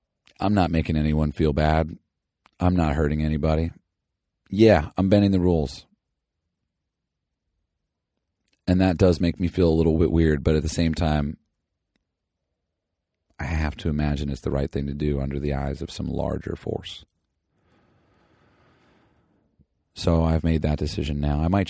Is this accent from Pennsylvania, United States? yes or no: no; California, United States; We've got Brian and I from the South, and I'm from the SoCal.